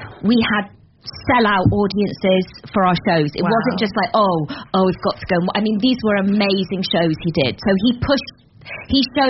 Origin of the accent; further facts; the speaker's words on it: South West England, United Kingdom; I was born in Somerset. I grew up in Somerset.